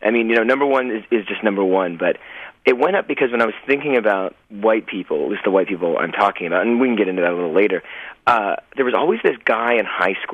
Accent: Toronto, Ontario, Canada; I grew up in Toronto, Canada, in the city.

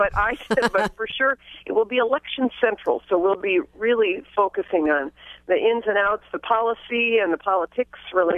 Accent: California, United States; also born or lived in Canada; now in Michigan, United States; But I'm not from Michigan originally. I was born in Canada and was raised in California, and so I met my husband at law school, and I married Michigan, married the Midwest, and love it dearly.

